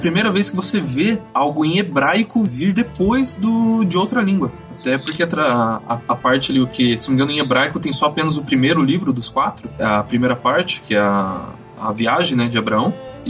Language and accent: Portuguese; Curitiba, Paraná, Brazil; que eu sou de Curitiba, pessoal, sou de Curitiba